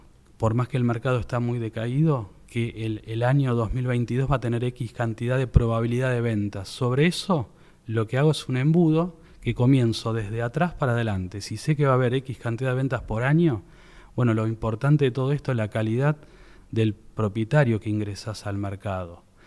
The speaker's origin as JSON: {"language": "Spanish", "town": "Tigre", "region": "Buenos Aires Province", "country": "Argentina", "said": "bueno, nosotros somos de Tigre, la zona de General Pacheco"}